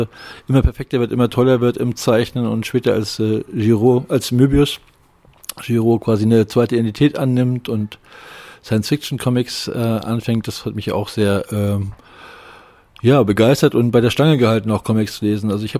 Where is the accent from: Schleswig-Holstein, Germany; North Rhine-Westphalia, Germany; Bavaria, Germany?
Schleswig-Holstein, Germany; Lübeck; Ich bin in Lübeck geboren und Lübeck aufgewachsen und habe in Hamburg studiert und visuelle Kommunikation studiert in Hamburg in den 80er Jahren.